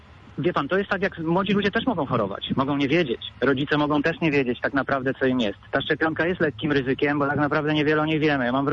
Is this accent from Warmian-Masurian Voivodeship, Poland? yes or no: no; Wrocław, Lower Silesian Voivodeship, Poland; a jestem z Wrocławia.